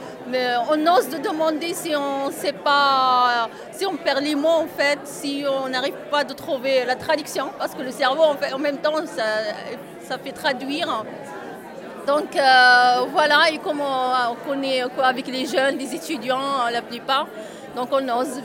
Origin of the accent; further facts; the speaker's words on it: Morocco; now in Lille, France; Je suis marocaine, oui.